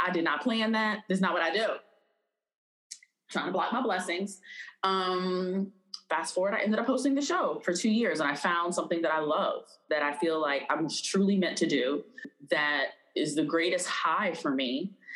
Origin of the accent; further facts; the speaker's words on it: Alexandria, Louisiana, United States; moved away as an adult; now in New York City, United States; So I was born and raised in Alexandria, Louisiana until I was 18, and then I moved to New York City on a dance scholarship.